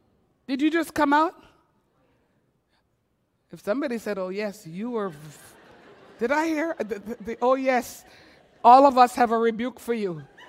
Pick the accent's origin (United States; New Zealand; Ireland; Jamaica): Jamaica; Well, I landed in my home country of Jamaica